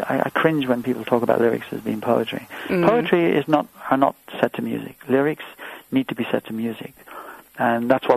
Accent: England, United Kingdom; my own country, which was where I was brought up in England.

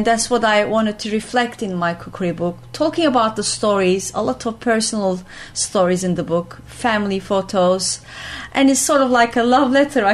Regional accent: Antakya, Hatay, Turkey; So I grew up in Antakya, spent many childhood holidays in my grandmother's 450-year-old ancient home

